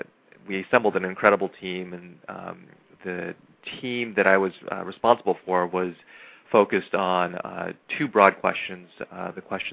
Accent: Los Angeles, California, United States; my hometown of Los Angeles, California?

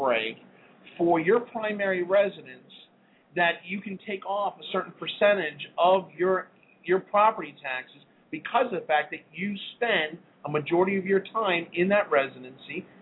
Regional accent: Washington, District of Columbia, United States; now in Melbourne, United States; So not only do I support the economy in my hometown of Washington, D.C., but I also do it down in Melbourne, Florida.

